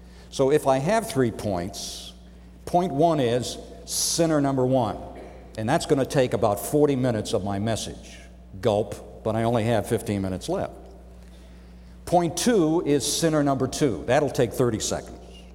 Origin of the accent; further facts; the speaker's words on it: Cleveland, Ohio, United States; I am a native of Cleveland, Ohio, which for some of you, you may not know this, it's the cultural center of America.